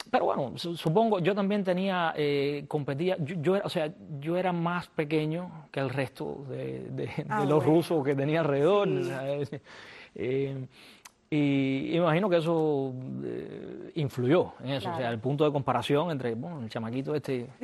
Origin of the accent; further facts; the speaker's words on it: Santa Clara, Villa Clara, Cuba; O sea, era, yo hablaba el español, pero no sabía ni leer ni escribir. Y tenía que empezar 5º grado, además. Había terminado tercero, yo soy de Santa Clara.